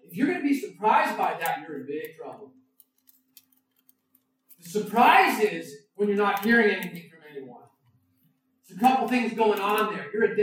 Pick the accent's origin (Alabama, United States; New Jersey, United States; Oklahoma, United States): New Jersey, United States; born there; now in California, United States; I've been living now in California for longer than I lived in New Jersey, where I was born.